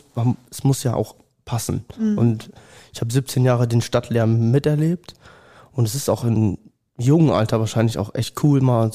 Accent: North Rhine-Westphalia, Germany; also born or lived in Düsseldorf; ich komme aus der Nähe von Meschede, das ist nochmal 20 Kilometer weiter.

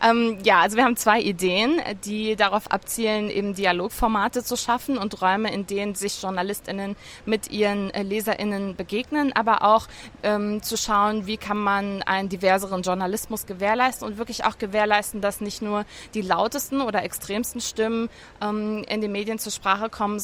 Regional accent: Germany; now in Lebanon; aber auch mich als Deutsche, die im Libanon lebt

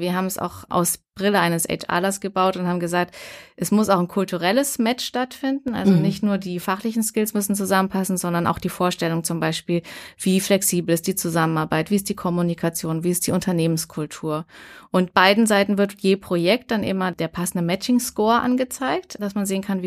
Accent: North Rhine-Westphalia, Germany; Ich komme aus der Nähe von Bonn.

